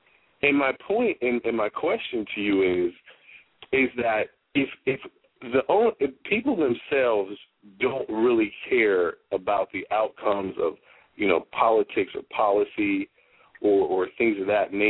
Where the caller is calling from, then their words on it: Miami, Florida, United States; I'm calling from Miami, Florida.